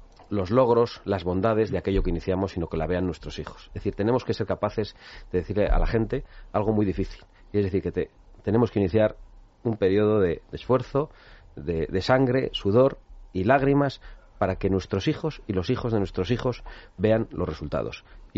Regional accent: Basque Country, Spain; en Cataluña y en mi tierra vasca

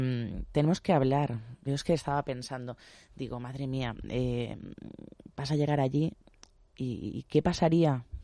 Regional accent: Region of Murcia, Spain; es que soy de Murcia. Y la gente se extraña, ¿de Murcia? Pero si hablas bien y todo

